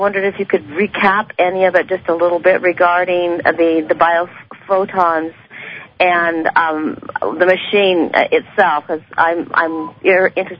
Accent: California, United States; I'm from California.

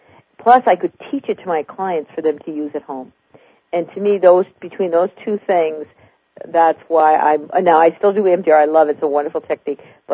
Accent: Albany, New York, United States; She's from New Jersey. I'm from Albany, New York.

